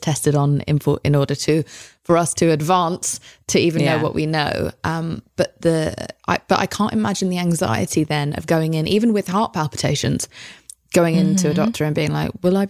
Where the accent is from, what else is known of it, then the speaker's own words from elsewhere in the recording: England, United Kingdom; moved away; especially as an English person coming here, just being like, how are we?